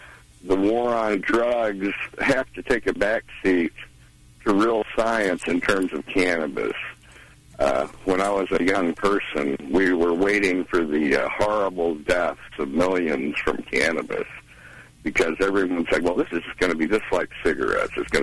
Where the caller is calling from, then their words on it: Overland Park, Kansas, United States; I'm calling from Northern Overland Park.